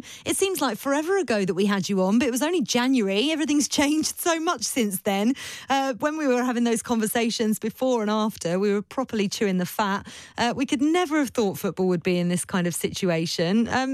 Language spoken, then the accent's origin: English; Luton, East of England, United Kingdom; The England team arrived back at Luton Airport, and then I'm from Luton originally.